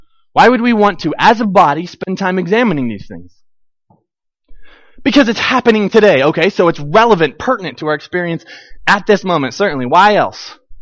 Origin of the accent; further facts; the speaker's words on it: United States; I think again, because we're American, we have a tendency to think in concepts